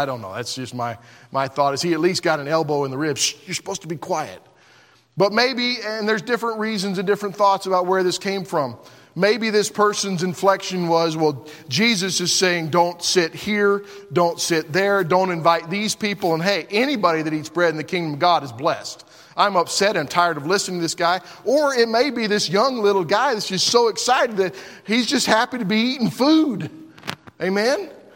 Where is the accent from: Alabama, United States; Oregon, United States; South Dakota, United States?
Oregon, United States; you know, we're from Oregon going all the way to Florida.